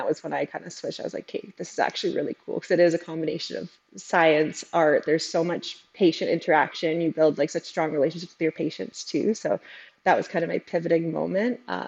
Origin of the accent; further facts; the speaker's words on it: Ontario, Canada; So I grew up small town in Northern Ontario